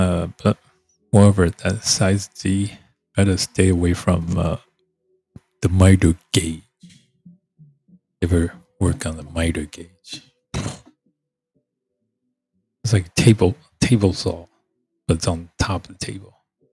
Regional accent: Taiwan; It was on the TV when I grew up in Taiwan. We get Japanese channels coming in.

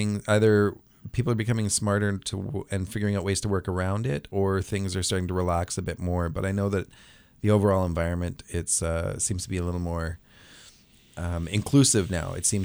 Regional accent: British Columbia, Canada; I'm from Down Island, and we had a restaurant there growing up.

